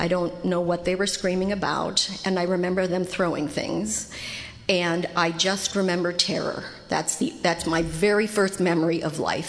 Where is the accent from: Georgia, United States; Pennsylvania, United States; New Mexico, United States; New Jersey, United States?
Pennsylvania, United States; born there; I'm not from California originally. I was born in the state of Pennsylvania.